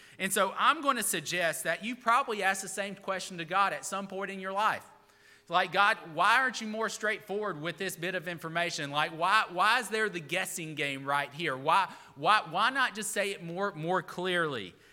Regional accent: Alabama, United States; Listen, I grew up in Alabama. We defend our players like crazy in college football.

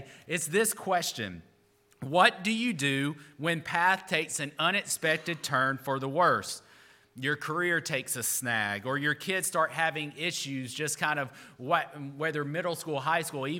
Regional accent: Alabama, United States; I grew up in Alabama and I'm a big Auburn fan.

